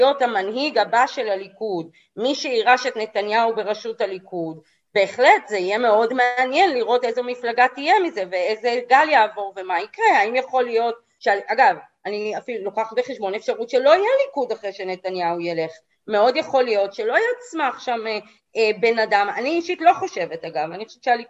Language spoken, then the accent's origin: Hebrew; Jerusalem, Jerusalem District, Israel; אני גדלתי בבית הליברלי השמאלני שלי בירושלים.